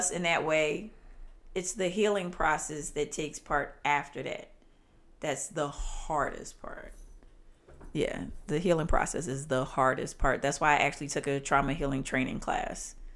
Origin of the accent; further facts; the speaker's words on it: Philadelphia, Pennsylvania, United States; No, I grew up in South Philadelphia.